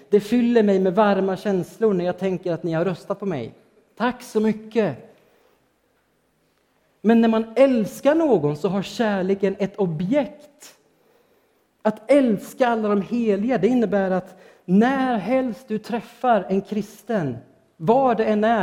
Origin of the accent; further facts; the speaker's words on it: Sweden; Fast jag är svensk och inte ens tycker om att kramas.